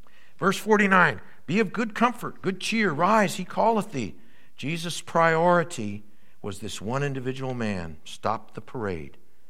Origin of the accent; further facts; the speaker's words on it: New York, United States; I grew up near New York City, you know. I still love this stuff.